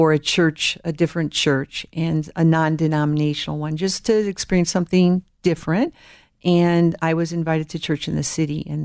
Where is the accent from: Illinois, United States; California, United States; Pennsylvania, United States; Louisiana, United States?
Illinois, United States; Chicago; born there; now in Denver, United States; I was born in Chicago and raised in the Lutheran Church. Really, I didn't really have any relationship with Jesus until I actually went to church in the city when I moved to Denver.